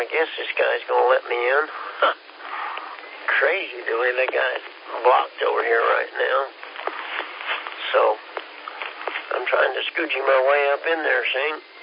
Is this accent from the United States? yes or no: yes; Kansas, United States; Well, won't say too much about it, but you know, I'm from Kansas, and that's all I'll say.